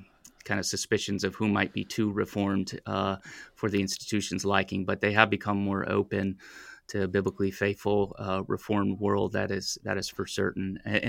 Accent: Toledo, Ohio, United States; I'm from Ohio. I'm a native to Toledo, Ohio.

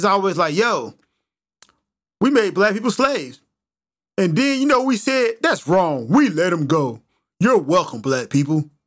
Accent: Nigeria; That guy's Kenyan. I'm Nigerian. He's Cameroonian.

